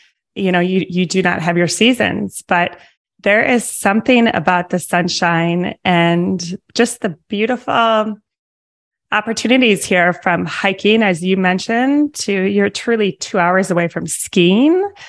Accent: Eden Prairie, Minnesota, United States; I was born and raised in Eden Prairie. So okay. Miles away from

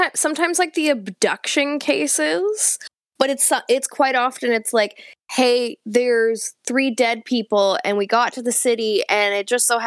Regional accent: Canada; I'm Canadian.

